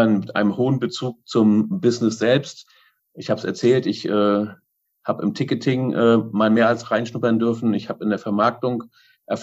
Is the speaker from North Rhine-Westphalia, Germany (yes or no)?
no; Schwerin, Mecklenburg-Vorpommern, Germany; born there; Ich bin gebürtig in Schwerin und lebe auch in Schwerin.